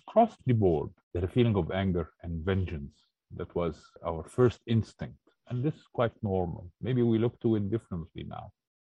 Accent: Egypt; I grew up in Egypt, predominantly a Muslim country, but back then also it was quite a different Islam and a different Egypt.

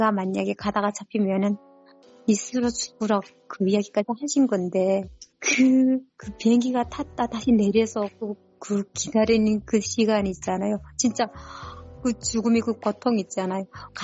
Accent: North Korea; accent: North Korean dialect; 제가 이북 사람이 탈북민이니까

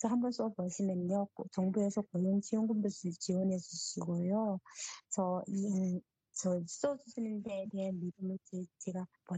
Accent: North Korea; accent: North Korean dialect; now in South Korea; 저 면접하는 과정에 제가 북한 사투리가 나왔나 봐요. 중국 사람인가 그러더라고요. 그래서 저보고 교포는 안 쓴다 하더라고요. 교포도 교포가 아니고 세토민입니다.

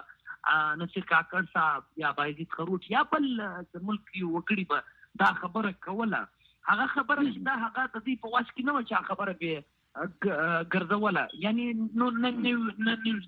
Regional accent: Balochistan, Pakistan; زه د بلوچستان هغه وګړی یم

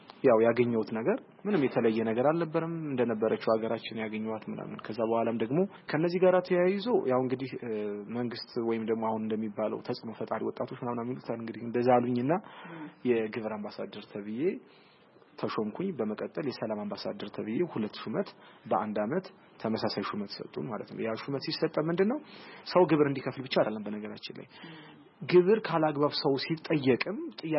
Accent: Bahir Dar, Amhara, Ethiopia; ተወልጄ ያደኩት ባህር ዳር ከተማ ነው። የምኖረው ባህር ዳር ከተማ ነው።

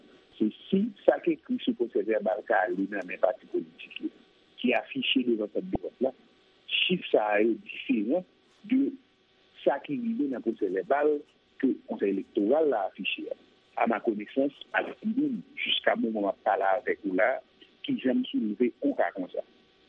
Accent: Haiti; en tant qu'Haïtien, qui a des positions en plus et qui suit l'actualité

